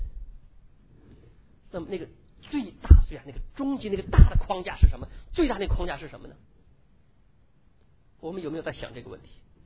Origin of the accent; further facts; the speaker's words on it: China; 我们中国人讲到做文章还有做人是一个道理